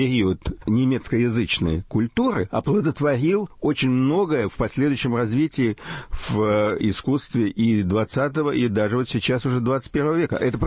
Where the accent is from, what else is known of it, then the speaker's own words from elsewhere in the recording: Riga, Latvia; В детстве, вот в Риге, это наполняло как бы собой воздух.